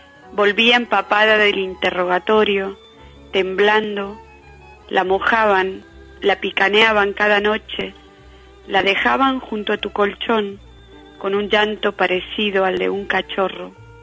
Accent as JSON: {"language": "Spanish", "country": "Argentina", "tie": "born or raised there", "said": "Es una deuda con mi infancia en Argentina, un tema del que me había costado mucho escribir y hablar, que era mi infancia en la dictadura"}